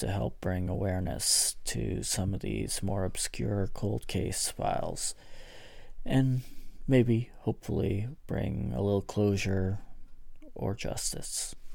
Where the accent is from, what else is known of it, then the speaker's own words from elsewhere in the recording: Alberta, Canada; I am the host. I grew up in Northern Alberta